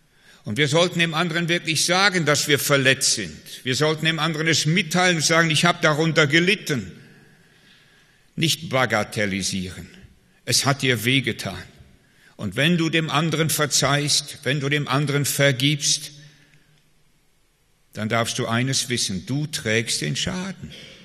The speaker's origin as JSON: {"language": "German", "town": "Wiehl", "region": "North Rhine-Westphalia", "country": "Germany", "tie": "born or raised there", "said": "ich bin in Wiel groß geworden, im Oberbergischen"}